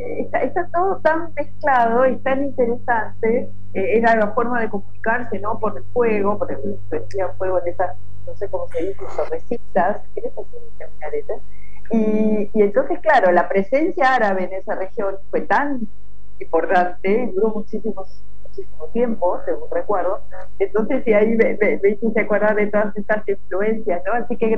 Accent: Argentina; soy muy argentina.

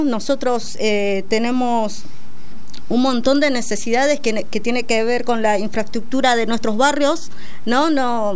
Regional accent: Buenos Aires, Argentina; Sí, así en Capital.

